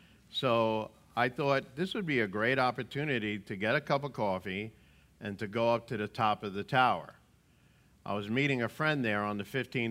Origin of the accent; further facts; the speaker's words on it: New York City, New York, United States; I grew up in the Bronx, New York.